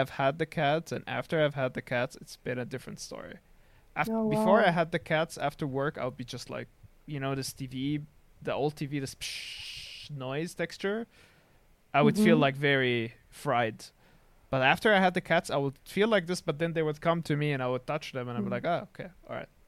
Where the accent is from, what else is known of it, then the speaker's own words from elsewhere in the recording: Syria; I come from Syria, and we need more of that.